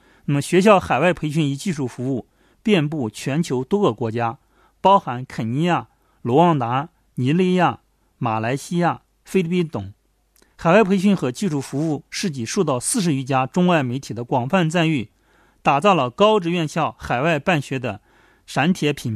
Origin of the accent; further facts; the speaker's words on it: Shaanxi, China; 我觉得一个是咱们陕西人这种这个大秦人这种吃苦的精神